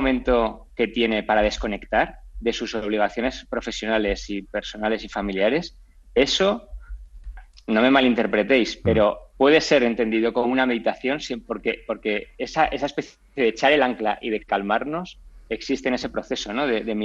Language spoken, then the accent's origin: Spanish; Aragon, Spain; yo además como aragonés, aunque también tengo familia también en el País Vasco